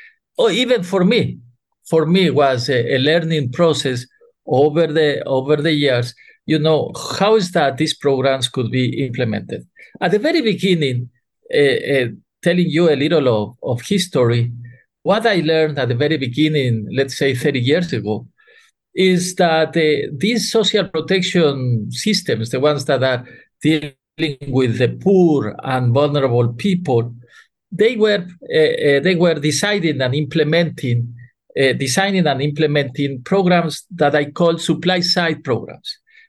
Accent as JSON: {"language": "English", "country": "Ecuador", "second_language": "English", "moved": "as an adult", "lives_now": "United States", "said": "in my own country, Ecuador, I'm from Ecuador. And then I moved to the U.S. for doing the master's and PhD"}